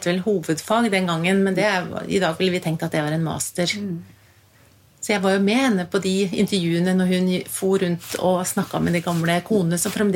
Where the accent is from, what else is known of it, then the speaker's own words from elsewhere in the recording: Juksebø, Telemark, Norway; Jeg født og oppvokst i Juksebø, Telemark.